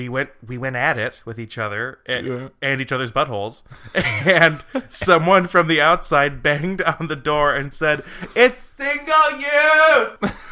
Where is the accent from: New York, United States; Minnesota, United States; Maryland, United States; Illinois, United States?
Illinois, United States; Oak Forest; Oh, I'm from Oak Forest, Illinois.